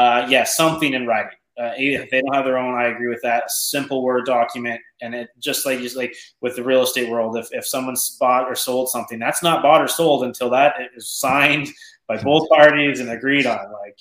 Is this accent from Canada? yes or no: yes; Canada; I'm from Canada